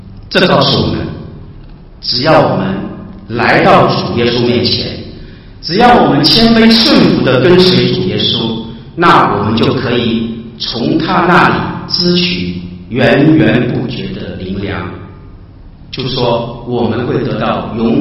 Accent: Hong Kong; 就是我们香港人叫

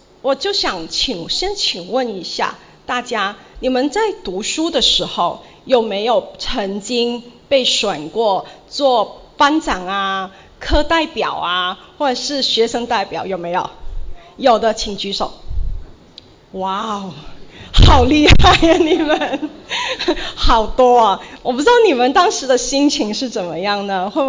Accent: Macau; Chinese is a second language; 我是来自澳门，所以你听到我的中文呢的话啊，这个普通话呢也是普普通通啊，然后也会有口音

